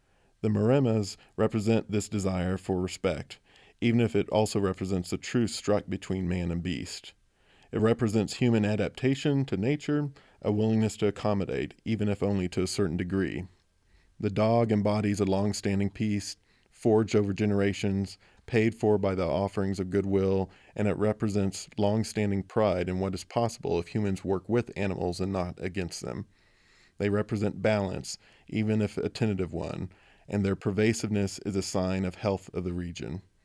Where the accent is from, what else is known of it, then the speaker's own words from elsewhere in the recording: United States; as an American trying to understand the plight of these Italian bears